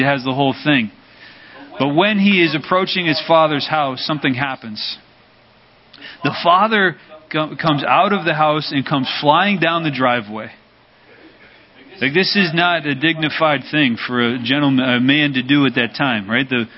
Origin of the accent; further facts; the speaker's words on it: Baltimore, Maryland, United States; I remember I grew up in Baltimore and we had an amazing safety.